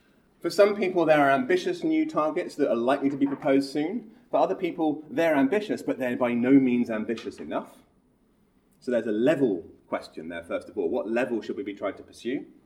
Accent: United Kingdom; I'm a Brit, so I can say that.

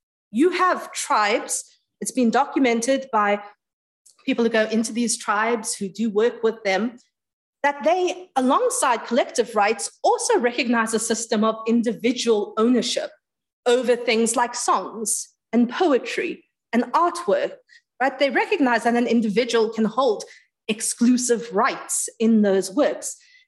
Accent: South Africa; I am from South Africa. I know that I pull off the British accent superbly, but surprise to everybody, I'm not.

